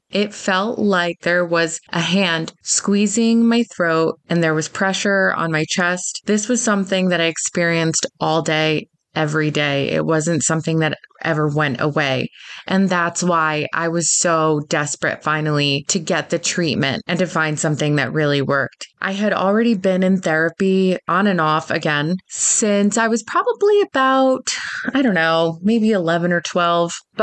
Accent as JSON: {"language": "English", "region": "New Jersey", "country": "United States", "tie": "born or raised there", "said": "Soy Boricua. Both of my parents are Puerto Rican. I was born in Harlem, but I grew up in North Jersey."}